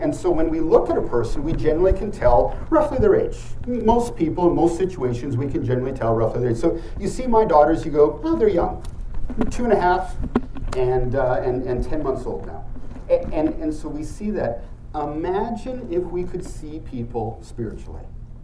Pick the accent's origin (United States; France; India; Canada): Canada; My experience in the West, Canada, I'm Canadian, in the US, Western Europe, we travel there